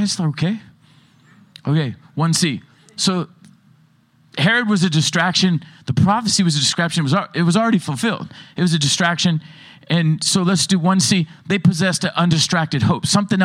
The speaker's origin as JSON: {"language": "English", "town": "Oceanside", "region": "California", "country": "United States", "tie": "born or raised there", "said": "I was raised in Oceanside."}